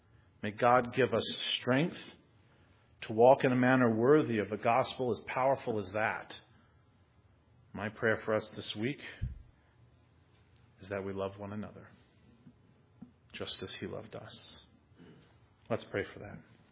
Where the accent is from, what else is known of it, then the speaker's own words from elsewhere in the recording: United States; I speak one because I'm American.